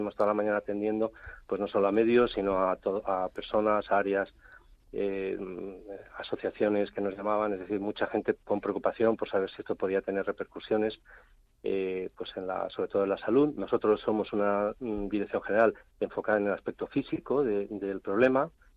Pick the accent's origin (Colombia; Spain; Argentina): Spain; Alicante, Valencian Community; Yo soy de Alicante, uh-huh. Entonces para mí es más normal ver aparecer los coches llenos de...